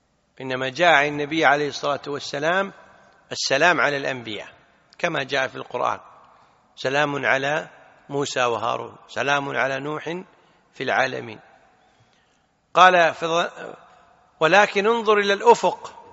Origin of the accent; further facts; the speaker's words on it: Kuwait; بالعامية عندنا بالكويت